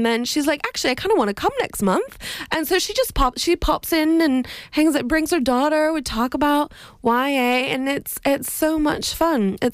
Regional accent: Colorado, United States; now in Cambridge; Colorado. From right in the middle. It's a square in the middle, and we've got the Rocky Mountains running through.

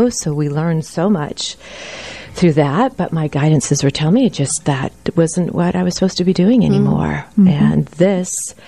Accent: California, United States; moved away; Language was very difficult. Mm-hmm. The culture was very difficult. Here I came from California, so I felt very lost.

